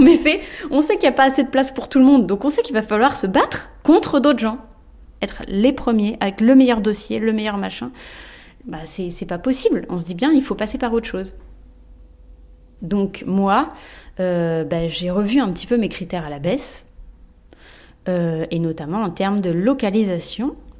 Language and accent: French; Le Pré-Saint-Gervais, Île-de-France, France; le Pré Saint-Gervais, c'est ma ville natale. Non, c'est ma ville d'enfance. C'est la ville dans laquelle mes parents vivent.